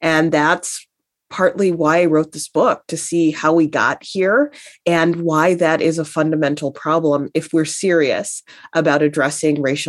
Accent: Chicago, Illinois, United States; So I grew up in Chicago in the 1980s

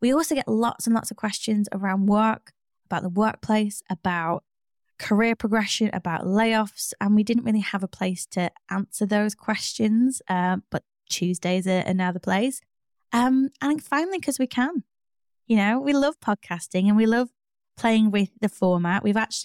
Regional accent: Wales, United Kingdom; Fun fact, I grew up in Wales. Bet you didn't know that, did you?

